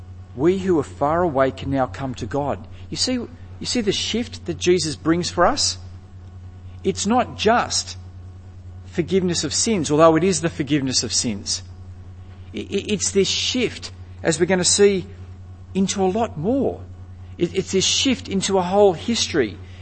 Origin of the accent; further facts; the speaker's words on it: Australia; That there was nothing about being Australian. You know how like people say, oh, Australian passport's a great passport to travel the world, and it is. It's a great passport. And we're a good country.